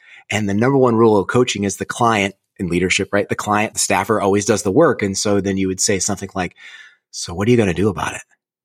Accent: Flint, Michigan, United States; And growing up in Flint, Michigan, so I was I'm still a Tiger fan

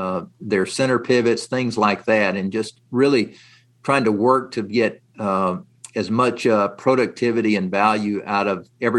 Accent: Alabama, United States; also born or lived in Missouri; now in Memphis, United States; Originally from Alabama, then Missouri, and now Tennessee.

